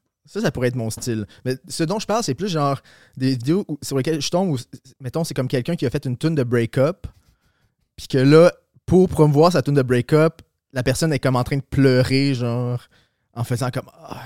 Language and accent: French; Granby, Quebec, Canada; il me semble quand je suis chez nous, à Granby, chez mes parents, puis qu'ils écoutent